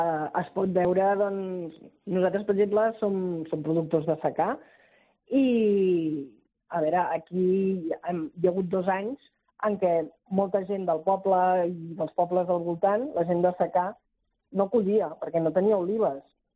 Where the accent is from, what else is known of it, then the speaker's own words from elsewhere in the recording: Barcelona, Catalonia, Spain; Nosaltres realment som economistes i venim de Barcelona. I vam fer un canvi de vida radical, sí, ja fa uns 15 anys.